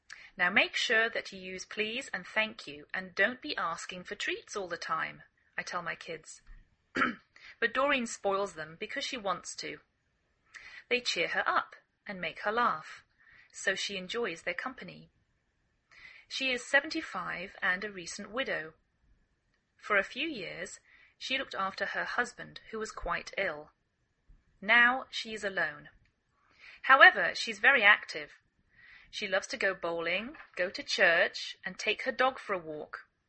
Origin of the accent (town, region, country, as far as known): England, United Kingdom; now in United States